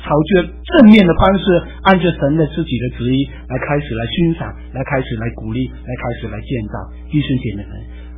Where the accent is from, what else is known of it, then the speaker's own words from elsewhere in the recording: China; 我们中国人的背景，我们父母亲跟孩子讲 I love you 吗？